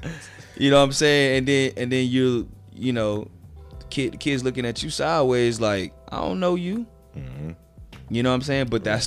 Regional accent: South Carolina, United States; I grew up in South Carolina and my dad stayed in New Jersey, so that's, you know, 700 some odd miles away.

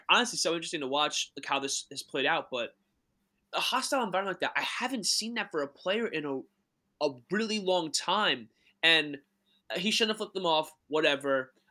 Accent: New Jersey, United States; All my friends, I'm from New Jersey.

